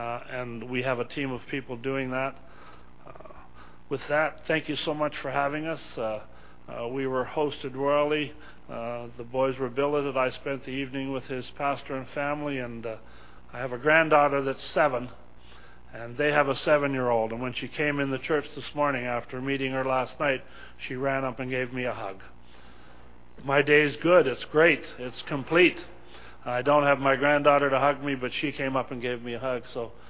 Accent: Newfoundland and Labrador, Canada; I'm from Newfoundland, so it would take me a while

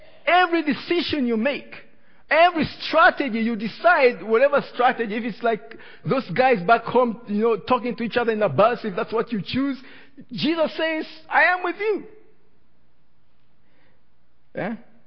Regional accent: Tanzania; now in Edmonton, Canada; I'm from Tanzania. I'm familiar with the African community in the city.

